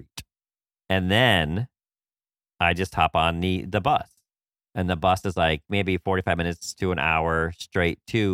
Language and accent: English; New York, United States; as a New Yorker is like, wait, you have a...